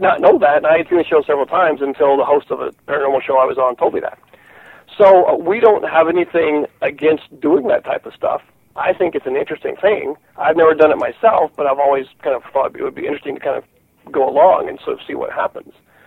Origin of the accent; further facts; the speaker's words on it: Florida, United States; I had an experience in a very old house in a very old part of the town where I grew up in Florida